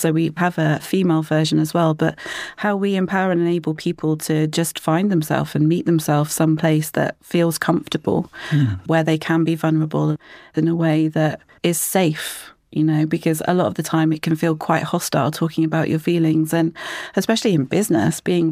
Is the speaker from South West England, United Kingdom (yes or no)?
yes; Plymouth, South West England, United Kingdom; we moved back to Plymouth. I'm a Plymouth girl, but I moved away for a while.